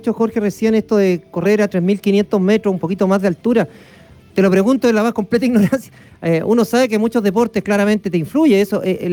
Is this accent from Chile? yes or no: yes; Chile; Le dije, soy periodista chileno.